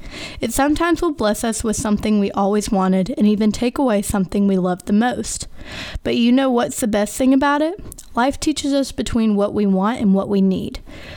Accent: Coleman, Alabama, United States; I'm originally from Coleman, Alabama, where I graduated from Coleman High School.

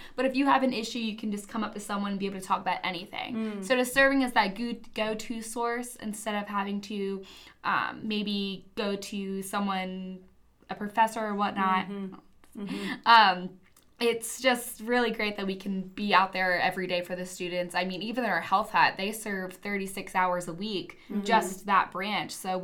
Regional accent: Salisbury, Maryland, United States; I'm from Salisbury, Maryland, the Eastern Shore of Maryland

